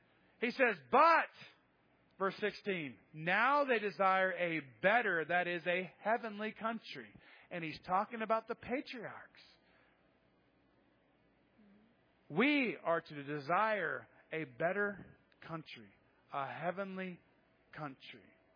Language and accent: English; United States; I always said I was from the United States, right? I'm an American.